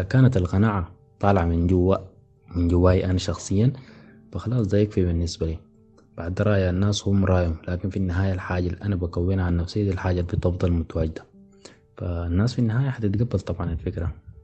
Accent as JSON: {"language": "Arabic", "country": "Sudan", "said": "الملايات بتاعتنا نحن كسودانيين فيها تشكيلات جميلة"}